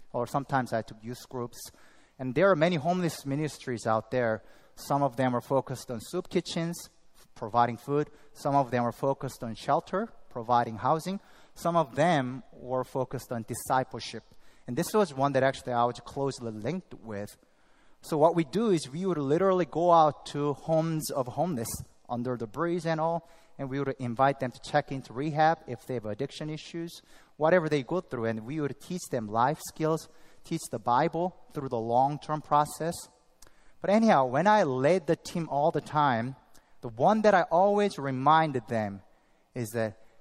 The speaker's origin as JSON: {"language": "English", "country": "South Korea", "tie": "born or raised there", "second_language": "English", "moved": "yes", "said": "I was born and raised in South Korea. Just about, I lived half of my life there and half of life here."}